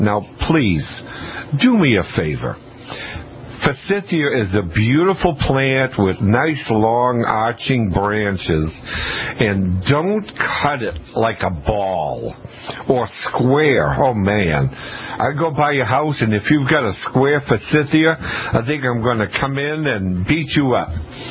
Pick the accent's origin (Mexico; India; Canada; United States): Canada; I'm going to bring a Canadian flag because I'm French Canadian.